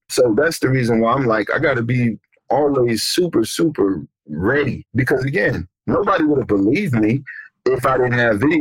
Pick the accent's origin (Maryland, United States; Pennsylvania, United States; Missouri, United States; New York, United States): Missouri, United States; Ferguson; Again, growing up in Ferguson, that all of that has me semi-sensitive on what can happen